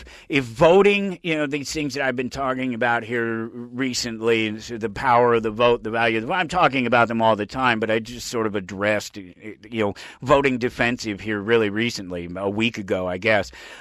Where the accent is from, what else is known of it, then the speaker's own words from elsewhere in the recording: Colorado, United States; I grew up in Colorado. He was there. He helped form the party.